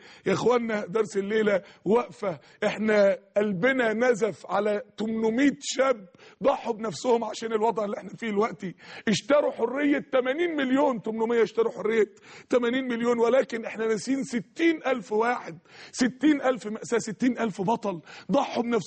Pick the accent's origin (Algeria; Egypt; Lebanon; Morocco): Egypt; بل احنا عندنا في مصر هنا حزب شيوعي وعادي والدنيا مفتوحة شوية